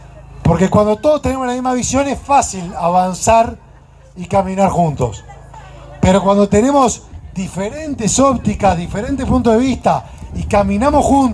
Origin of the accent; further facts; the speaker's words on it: Uruguay; Y yo también como uruguayo lo destaco.